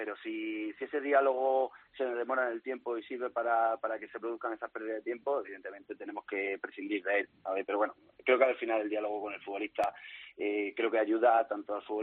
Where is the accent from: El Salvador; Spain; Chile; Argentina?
Spain; Don Benito, Extremadura; Bueno, yo soy de Don Benito